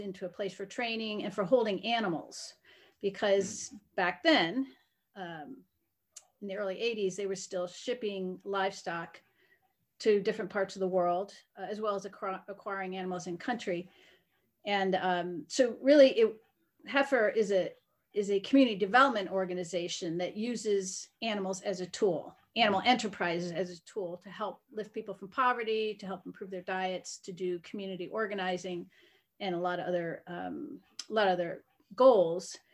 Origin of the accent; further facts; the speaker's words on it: New England, United States; also born or lived in Arkansas; I live in Northeast Kansas now, but I came from New England and spent several years in Arkansas, where I met Doug.